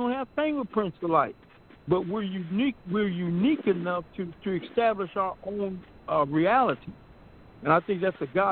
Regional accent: United States; born there; I don't like to say I'm an American. I'm an African who happened to be born in America.

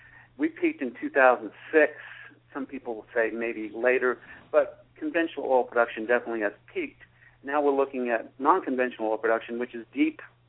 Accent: Las Vegas, Nevada, United States; also born or lived in Georgia; We had left Georgia and moved out to Las Vegas. I ended up growing up in Las Vegas.

